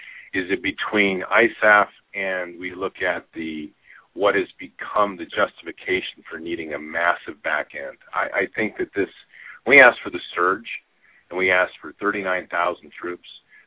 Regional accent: United States; found myself outside my home country as we were being attacked.

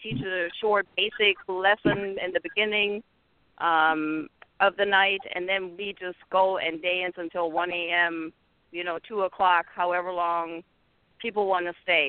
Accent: Fulda, Hesse, Germany; Hometown is Fulda. It's about an hour north of Frankfurt.

